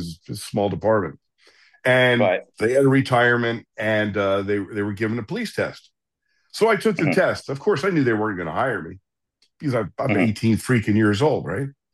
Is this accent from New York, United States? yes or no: no; Princeton, New Jersey, United States; Now, remember, Princeton, very small community. We had 30 cops, and it was my hometown. So here I am, I'm 19 years old.